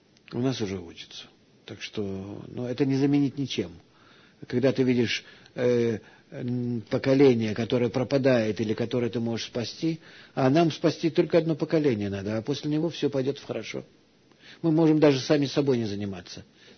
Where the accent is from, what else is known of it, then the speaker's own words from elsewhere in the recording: Russia; born there; Я родился в России, вы понимаете, мой характер и так далее. Несмотря на то, что я родился здесь, все-таки у меня свои какие-то особенности внутренние, еврейские.